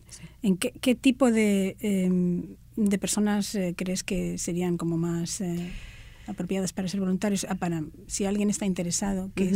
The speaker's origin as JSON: {"language": "Spanish", "country": "Spain", "accent": "Spanish", "said": "sacamos nuestro acento a pasear, nuestro acento español"}